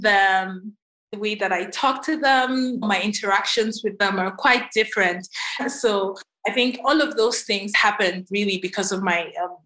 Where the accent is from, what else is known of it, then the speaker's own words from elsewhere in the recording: Nigeria; moved away as an adult; now in United States; I was born and raised in Nigeria, but I moved to the US for college